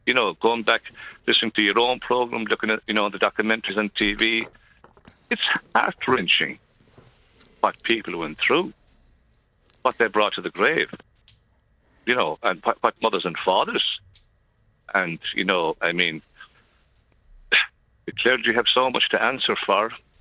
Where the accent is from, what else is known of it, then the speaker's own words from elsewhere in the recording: Ireland; I mean, we're Irish, you know, we're the human race.